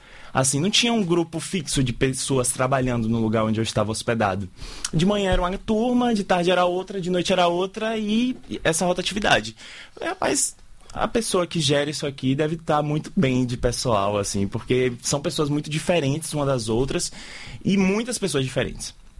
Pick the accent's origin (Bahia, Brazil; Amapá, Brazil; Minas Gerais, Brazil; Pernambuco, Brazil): Bahia, Brazil; Amargosa; now in Salvador, Brazil; Meu domicílio é Salvador, eu vivo aqui, sou de Amargosa, mas vivo aqui em Salvador há alguns anos.